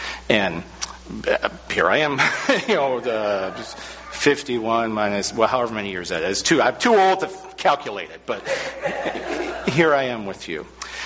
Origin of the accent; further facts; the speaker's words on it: Camano Island, Washington, United States; I grew up on Camano Island, and I went to a church called Camano Chapel.